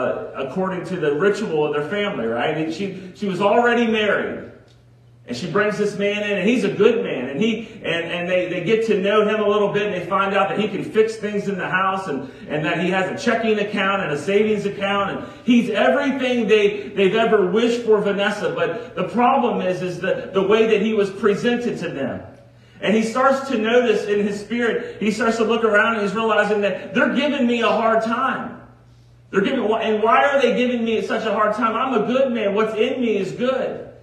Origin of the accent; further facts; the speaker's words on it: Southern United States, United States; Because I'm from the South, and I love me some soul food.